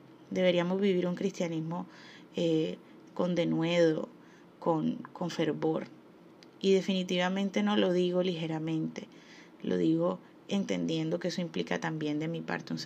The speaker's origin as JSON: {"language": "Spanish", "country": "Colombia", "said": "Yo como una colombiana sé muy bien que existen tintes que se quedan y manchas que se quedan sobre la imagen de una nación"}